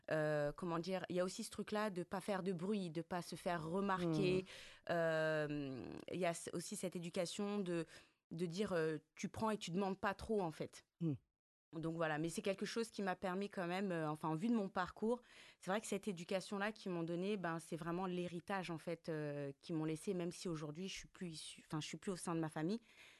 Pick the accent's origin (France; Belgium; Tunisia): Tunisia; Zarzis, Medenine; Donc on a toujours été en Tunisie et j'ai eu aussi cette culture en Tunisie. Donc, je suis de Zarzis